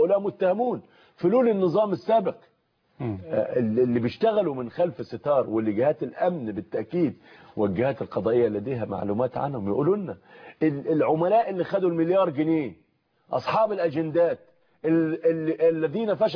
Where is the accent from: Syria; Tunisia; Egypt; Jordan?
Egypt; أنا إنسان مصري عربي مسلم عادي